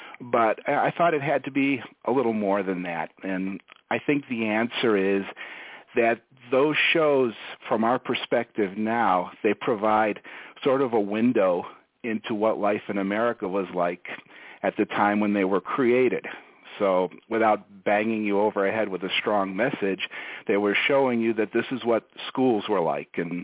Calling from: Las Vegas, Nevada, United States; I'm calling you from Las Vegas, where we're headed towards 110 degrees for about the next 3 months.

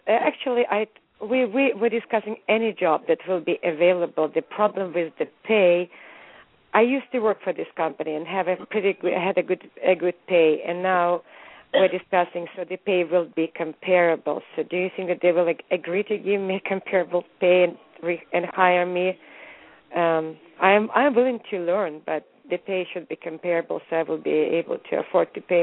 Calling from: California, United States; I'm calling from California.

